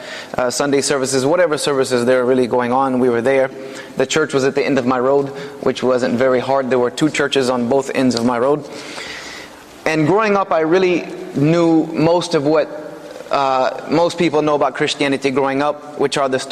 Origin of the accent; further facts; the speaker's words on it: Greenville, South Carolina, United States; I was born and raised in the East Coast of the United States in South Carolina in a very small town called Greenville, South Carolina, which is in the foothills of the Appalachian Mountains, very close to North Carolina.